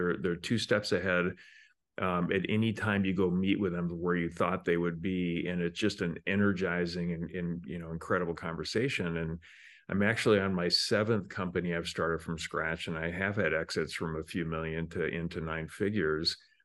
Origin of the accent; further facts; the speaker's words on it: Spokane, Washington, United States; And I grew up in Spokane, Washington. So I started shoveling snow in the wintertime.